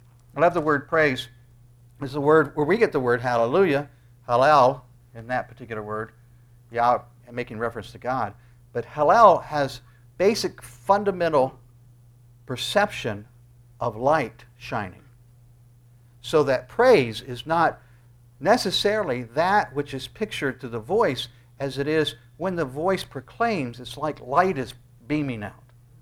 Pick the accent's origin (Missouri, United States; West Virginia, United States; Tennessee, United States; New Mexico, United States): West Virginia, United States; born there; also born or lived in Illinois; I mean, I was born in West Virginia. How did I get in Florida?